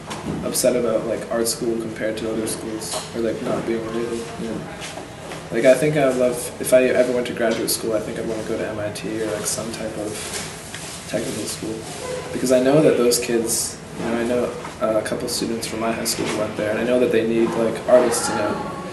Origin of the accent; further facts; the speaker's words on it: Freetown, Massachusetts, United States; Freetown is the name of it. It's like a small town. It's near Cape Cod.